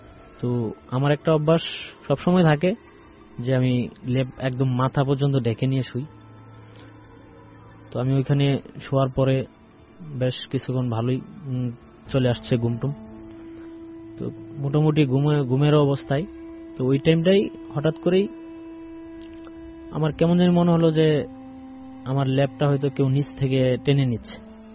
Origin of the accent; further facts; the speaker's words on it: Netrokona, Mymensingh Division, Bangladesh; আমাদের বাড়ি হচ্ছে নেত্রকোনা জেলায়